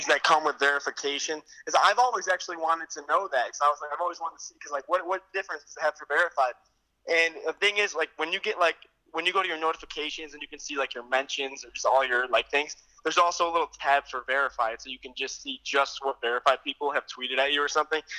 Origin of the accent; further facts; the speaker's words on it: New York, United States; now in Pittsburgh, United States; because I'm from upstate New York, so everybody really likes the Bills.